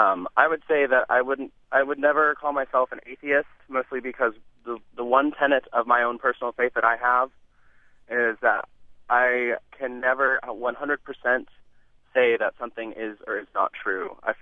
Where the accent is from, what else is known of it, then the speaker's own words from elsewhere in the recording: Midwest, United States; I am from the Midwest. I grew up in a pretty conservative, devout family.